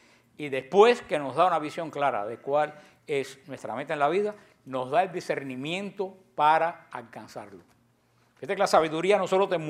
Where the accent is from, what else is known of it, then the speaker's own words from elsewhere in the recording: Barranquilla, Atlántico, Colombia; soy de Colombia, soy de Barranquilla